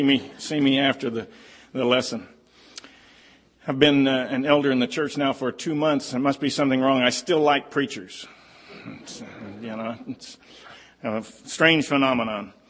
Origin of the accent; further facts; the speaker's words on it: California, United States; It is true, I grew up in California, 15 miles from downtown Los Angeles, but we did have in our backyard a fig tree